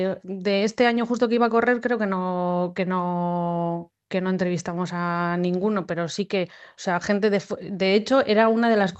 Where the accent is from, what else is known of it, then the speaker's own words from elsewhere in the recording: Basque Country, Spain; nuestra seña de identidad como vascos